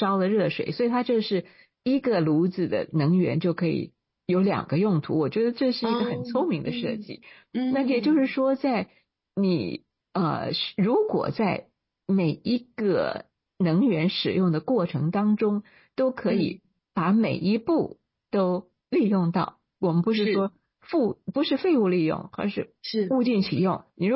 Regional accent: Taiwan; 因为我是台湾长大的，所以在中国我就觉得很有趣

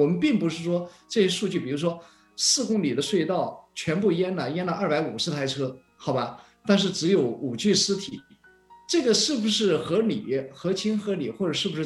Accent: China; born or raised there; now in United States

